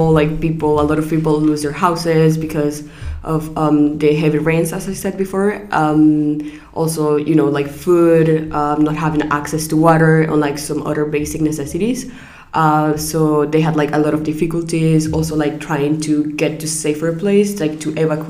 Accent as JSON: {"language": "English", "country": "Nicaragua", "second_language": "English", "lives_now": "Mostar, Bosnia and Herzegovina", "said": "from Nicaragua. I'm 17 years old, and I'm a second year in UWC Mostar."}